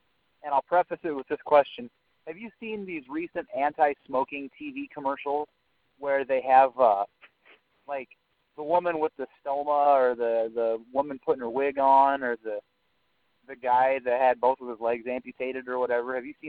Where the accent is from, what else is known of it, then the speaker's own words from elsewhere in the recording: Fort Dodge, Iowa, United States; I'm from Fort Dodge, so I think it's hot.